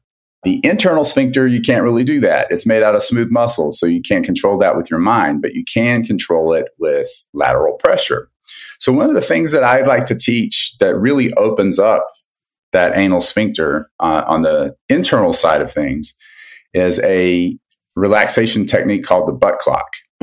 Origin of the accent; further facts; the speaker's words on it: San Diego, California, United States; I am a gastroenterologist from San Diego, California.